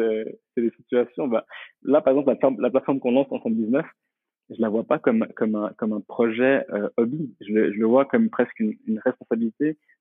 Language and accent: French; Eritrea; Alors, d'origine, je viens d'Érythrée, en fait. Donc d'Afrique, et j'ai vraiment envie de me rapprocher du continent